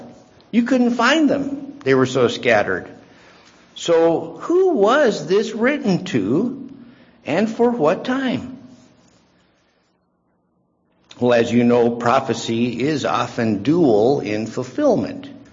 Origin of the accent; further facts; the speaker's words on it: Pasadena, California, United States; I grew up in Pasadena and worked in Pasadena as a young adult.